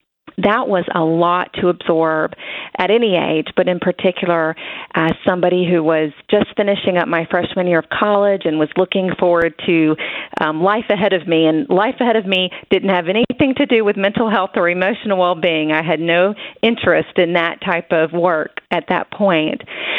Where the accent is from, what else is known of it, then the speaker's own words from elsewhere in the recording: the South, United States; I'm from the South, and we're so accustomed when somebody says, how are you doing? We just say, I'm fine.